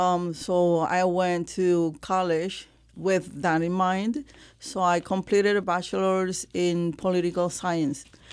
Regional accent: Puerto Rico; moved away as an adult; now in Pennsylvania, United States; I'm from Puerto Rico and my college and my careers were in Puerto Rico where I taught in high school as well. So when I moved here to the United States in July 2nd in 2000

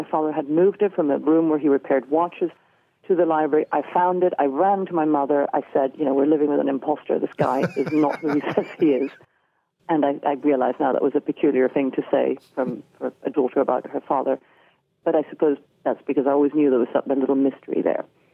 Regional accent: Venezuela; So growing up in Venezuela, there was always something slightly different, slightly off.

